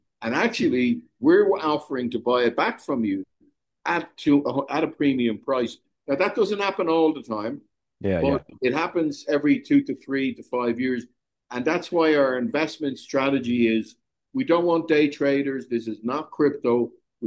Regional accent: Ireland; I'm Irish. I live in Ireland. I'm in the Americas at the moment, but I'm usually, between Ireland and America or Germany.

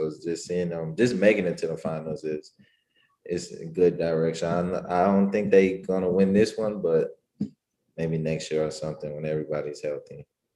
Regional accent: Milwaukee, Wisconsin, United States; But I always have to mention that I'm from Milwaukee.

